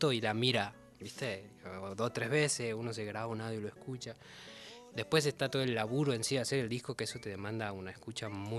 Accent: San Salvador de Jujuy, Jujuy, Argentina; also born or lived in Córdoba; Sí, viví ahí. Viví como en varios lugares de Jujuy. Viví en Córdoba, después me mudé a Córdoba.

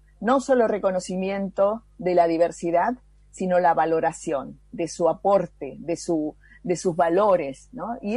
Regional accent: San Salvador de Jujuy, Jujuy, Argentina; saludos a toda la audiencia de mi querida Jujuy. Soy jujeña, nacida en La Tacita de Plata, claro.

